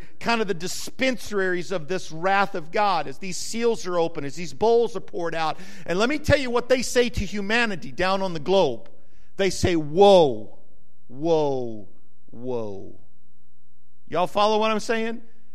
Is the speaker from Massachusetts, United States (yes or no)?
no; New Mexico, United States; Oh, yeah, I was born and raised in New Mexico. I was a reprobate as a teenager